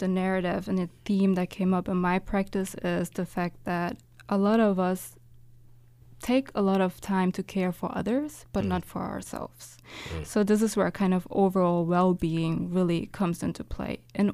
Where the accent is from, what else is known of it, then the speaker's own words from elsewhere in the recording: Germany; My mother is from Germany, and we stayed stateside in Germany. So I grew up in Germany, I went to school in Germany and whatnot